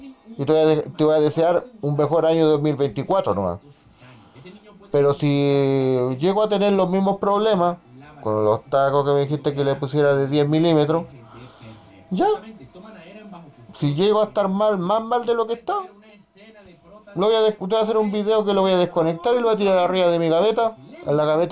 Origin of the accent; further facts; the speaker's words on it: Chile; Y eso soy chileno.